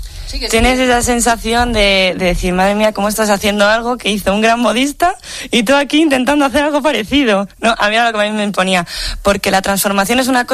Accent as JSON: {"language": "Spanish", "town": "El Escorial", "region": "Community of Madrid", "country": "Spain", "tie": "born or raised there", "also_born_or_lived": "Salamanca", "said": "Yo soy de Salamanca, pero he vivido en el Escorial toda la vida."}